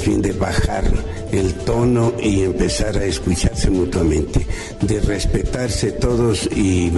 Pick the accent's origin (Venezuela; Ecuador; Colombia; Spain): Ecuador; como pueblo ecuatoriano acataremos sin ninguna condición lo que el pueblo diga.